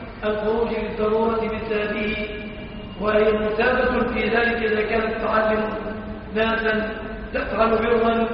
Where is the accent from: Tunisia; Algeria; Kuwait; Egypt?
Egypt; الشبكة في بلادنا مصر في نواحينا ما ندري في مصر نعتبرها هذا الصداق